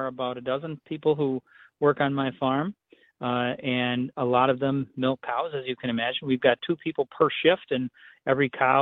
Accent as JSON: {"language": "English", "town": "Merrill", "region": "Wisconsin", "country": "United States", "said": "I happen to be sitting in Abbotsford right now. I'm from Merrill, but I'm in Abbotsford right now"}